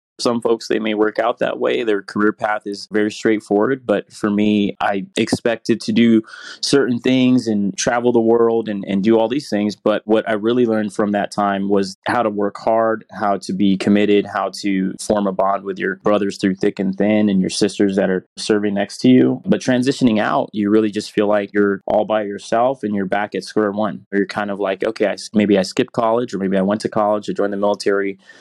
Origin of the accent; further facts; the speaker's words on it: San Diego, California, United States; from San Diego, California, and that's where CCS Global Tech is headquartered. Glad to be back in my hometown.